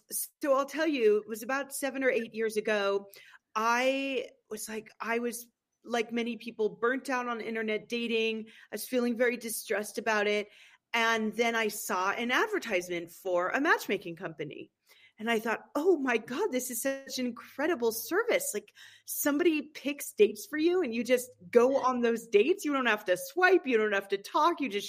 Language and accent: English; San Francisco, California, United States; moved away as an adult; also born or lived in Los Angeles / East Coast; now in Colorado, United States; I moved to Colorado 2 years ago. I was born and raised in California. I did my schooling mostly on the East Coast. So I kind of have roots in California. I was from San Francisco